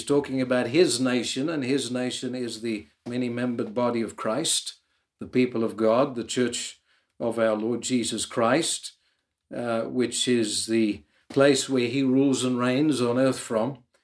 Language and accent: English; Ireland; I'm an Irish man with somewhat of a different accent, but I'm an Irish man nonetheless.